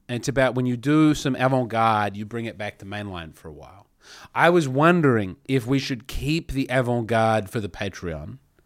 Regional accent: Adelaide, South Australia, Australia; born there; I was born in Adelaide.

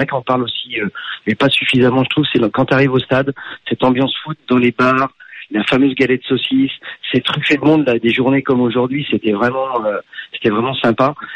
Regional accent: Paris, Île-de-France, France; Et donc je voulais mettre l'accent en fait sur surtout un petit peu en tant que Parisien.

